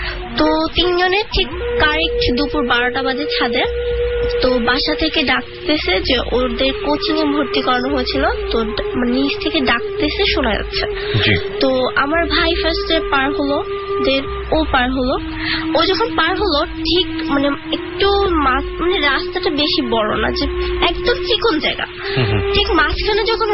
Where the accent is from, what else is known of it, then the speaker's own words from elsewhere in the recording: Dhaka, Dhaka Division, Bangladesh; আমার জন্ম ঢাকাতেই, তো আমার এলাকাটাই ফার্ম গেটের বসুন্ধরার আশেপাশে, মানে আওয়ালটাইম এখানেই থাকা হয়। আমি একটু আমার বাসার লোকেশনটা বলি, ওই বাসে আমি প্রায় 11 বছর থেকে এসেছি।